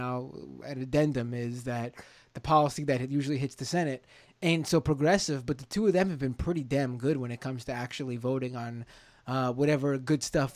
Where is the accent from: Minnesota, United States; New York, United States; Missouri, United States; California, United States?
New York, United States; One thing I want to mention, being a New Yorker, is New York blew it for the rest of the country.